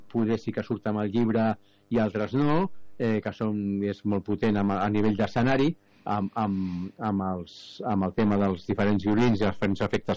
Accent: Barcelona, Catalonia, Spain; also born or lived in Palamós; now in Esparreguera, Spain; jo de fet soc de Palamós, visc a Esparreguera, no? Però em vaig criar a Barcelona i també vaig molt per Girona

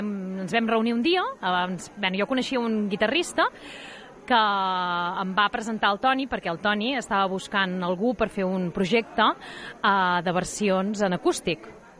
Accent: Navàs, Catalonia, Spain; Sí, sí, sí, jo sóc d'aquí al costat, jo sóc de Navàs

